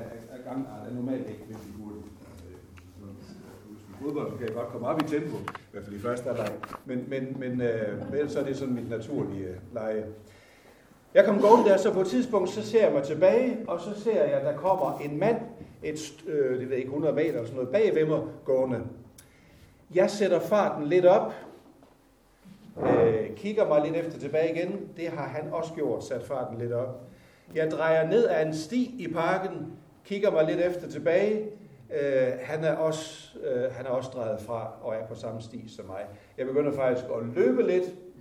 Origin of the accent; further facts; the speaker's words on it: Jutland, Denmark; accent: Jutlandic; jeg snakker har noget jysk i mit tonefald